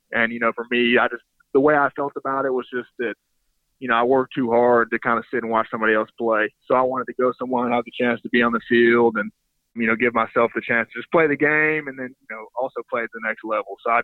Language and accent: English; Chattanooga, Tennessee, United States; growing up in Chattanooga, the Southern Conference was always extremely competitive